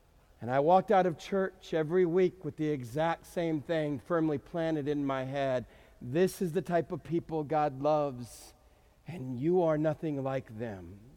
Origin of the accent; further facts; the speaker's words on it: El Paso, Texas, United States; Now, to a young man growing up in El Paso, Texas, to see that presented in front of you, there was always a chuckle.